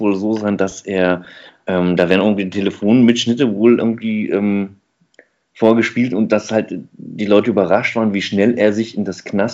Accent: Germany; ich finde so als Deutscher, der jetzt da jetzt nicht so diesen Draht dahin hat, weil es halt irgendwie keine Mannschaft aus Hessen ist

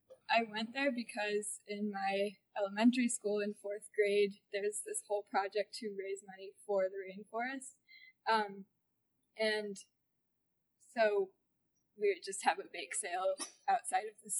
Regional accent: Westchester, New York, United States; I'm a neuroscience major, senior. I'm from Westchester, New York.

